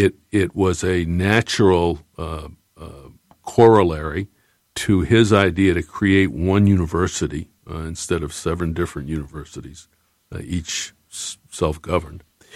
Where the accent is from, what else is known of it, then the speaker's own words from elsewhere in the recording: Bangor, Maine, United States; grew up in Bangor, and, you know, it was, I think, the most formative part of my growing up was not just growing up in Bangor, but it was working with and for Mainers like Ed Muskie.